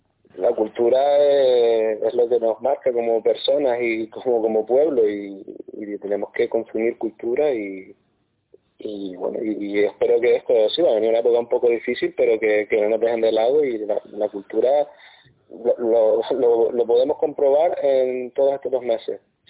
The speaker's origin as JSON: {"language": "Spanish", "town": "Agaete", "region": "Canary Islands", "country": "Spain", "tie": "born or raised there", "said": "soy de Agaete, y Agaete es pueblo de fiesta, pueblo de parrandeo, de guitarreo, de serenata, y bueno, pues con esa influencia, pues crecí"}